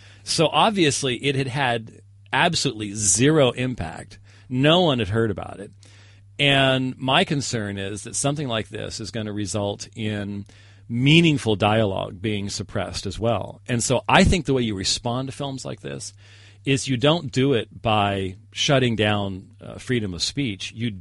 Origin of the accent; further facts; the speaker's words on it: United States; Well, I come from this as not only as an American